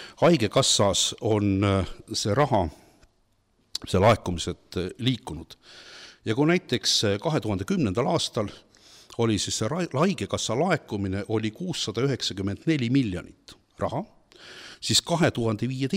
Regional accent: Armenia; now in Estonia; Aga mina olen ka ju tegelikult, ma olen Armeenia tüdruk, ma olen lõpetanud Moskva riikliku ülikooli, ma tulin siia pediaatrin

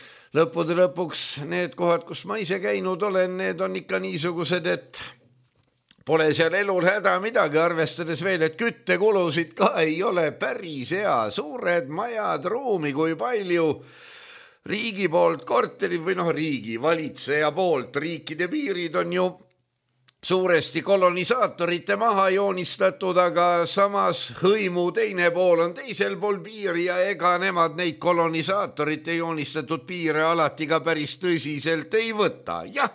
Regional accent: Far East, Russia; Aga jah, ma sündisin Kaug-Idas. Minu lapsepõlv möödus kaugetes ja väga-väga kaugetes garnisonides.

